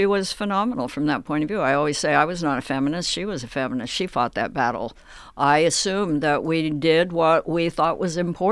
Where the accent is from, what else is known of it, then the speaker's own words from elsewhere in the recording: Midwest, United States; I'm a farm girl. I'm from the Midwest, and I grew up on huge open spaces, and I'm comfortable there.